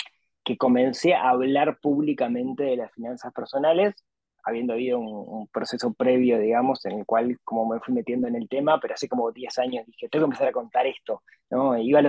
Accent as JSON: {"language": "Spanish", "town": "Ciudad de la Costa", "region": "Canelones", "country": "Uruguay", "tie": "born or raised there", "said": "súper humilde, digamos, cuando era chico. Yo crecí en Shangri-La, en la ciudad de la costa, en Uruguay."}